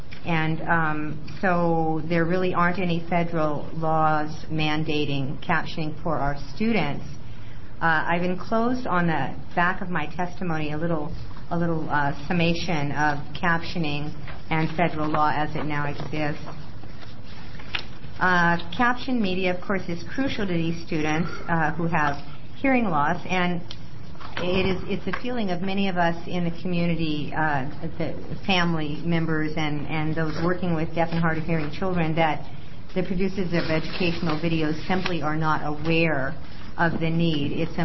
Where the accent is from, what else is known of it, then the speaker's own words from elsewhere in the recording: Carleton, Oregon, United States; I'm from Carleton, Oregon, and I'm here to testify in support of SJM 3.